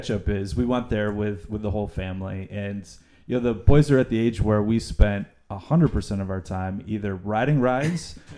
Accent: New York, United States; No, for me growing up in Central New York, it was like a staple.

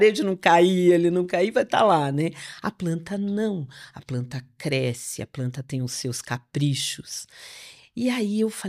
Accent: São Paulo, Brazil; born there; Mas eu nasci em São Paulo, urbana total ali.

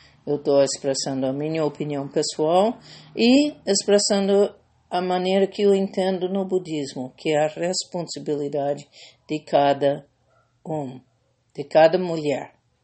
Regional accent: Ohio, United States; A região do país onde eu fui criado, Ohio, mais perto do estado de West Virginia

